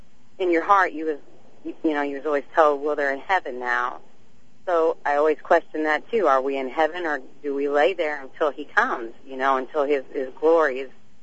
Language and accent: English; Cape Girardeau, Missouri, United States; I'm from Cape, and when I come up to St. Louis, I get to enjoy your station. We don't get it where I'm from.